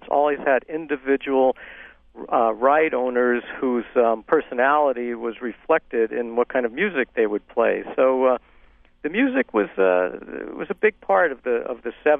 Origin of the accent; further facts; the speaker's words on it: Coney Island, New York, United States; Well, this was the time of, of doo-wop, and there were doo-wop groups on every corner singing. All the teenagers got together, and that was kind of the soundtrack of Coney Island.